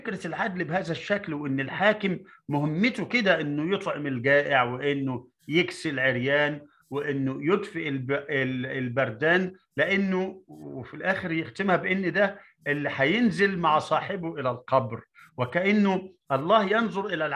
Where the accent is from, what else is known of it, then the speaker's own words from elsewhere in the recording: Egypt; أنا كواحد مصري وتأملت حياة المصريين، مش غريب، مش غريب إنه يبنوا أهرام.